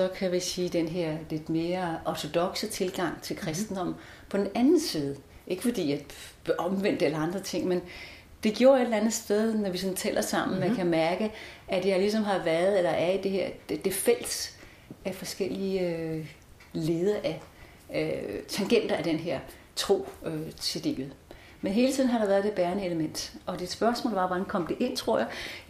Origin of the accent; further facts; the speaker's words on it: Næstved, Zealand, Denmark; Og der, hvor jeg voksede op, det er en by, der hedder Næstved, på Sydsjælland.